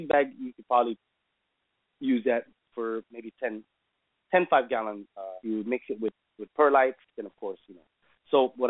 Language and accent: English; West Coast, United States; I'm from the West Coast, and Breezy is from the East Coast.